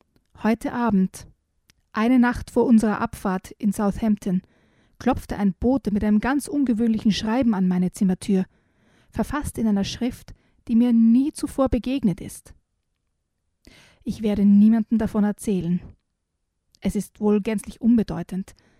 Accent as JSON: {"language": "German", "region": "Styria", "country": "Austria", "tie": "born or raised there", "said": "Und ich bin ja mit Sagen in der Steiermark quasi aufgewachsen."}